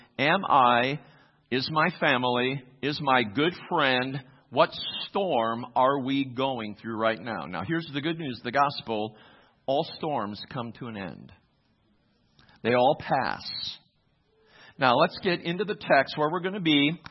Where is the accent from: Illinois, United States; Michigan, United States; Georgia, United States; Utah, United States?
Michigan, United States; Muskegon; I was born and raised in Muskegon, Michigan. My whole family still lives there.